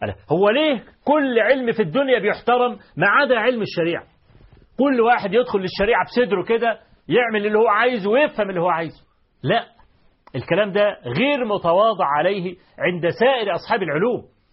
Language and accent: Arabic; Egypt; احنا كمصريين عارفين ابو لمعة الاصلي